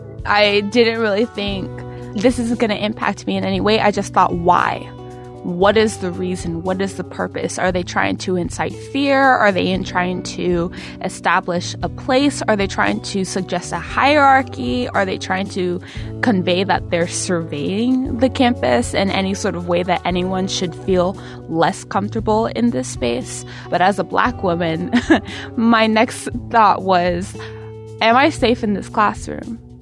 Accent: California, United States; I am from the Bay Area, born and raised there all my life. I don't claim a particular hometown because I moved around a lot growing up.

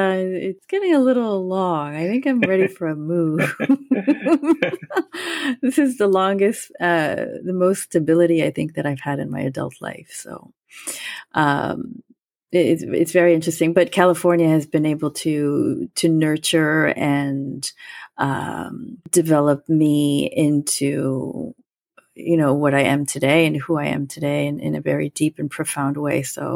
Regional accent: Bangladesh; moved away; And I am from Bangladesh. I was an orphan in Bangladesh right after the time that it became independent from Pakistan and in the mid-70s.

